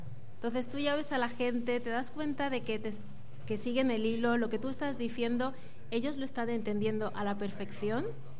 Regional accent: Spain; born there; mi país de origen es Guinea Ecuatorial, y bueno, yo nací en España

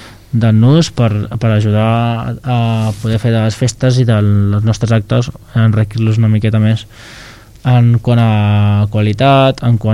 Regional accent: El Prat de Llobregat, Catalonia, Spain; Al final és estar orgullós de, ostres, soc del Prat i el Prat té aquesta festa major.

